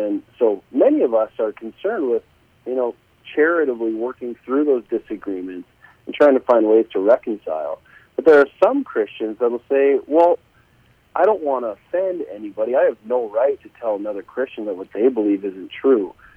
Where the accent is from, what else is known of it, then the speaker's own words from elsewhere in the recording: Canada; No, I'm actually from a little farther north. I'm in central Canada.